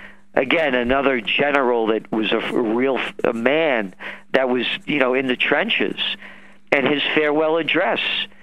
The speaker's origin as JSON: {"language": "English", "country": "United States", "said": "Again, I'm an American, and I believe in what the founding fathers of this country established"}